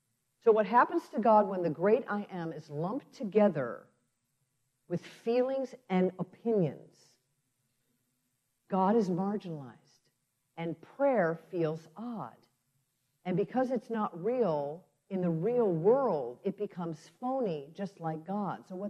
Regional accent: Chicago, Illinois, United States; I was raised in Chicago in the 1960s.

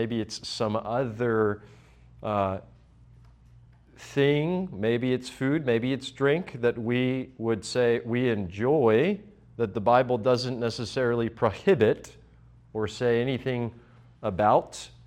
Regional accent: Florida, United States; I am from Florida, so I run. I get cold a lot

